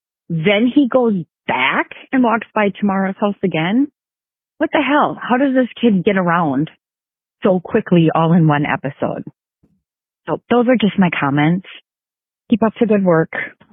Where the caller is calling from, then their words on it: Minnesota, United States; I'm calling from Minnesota and I am a 3rd time caller.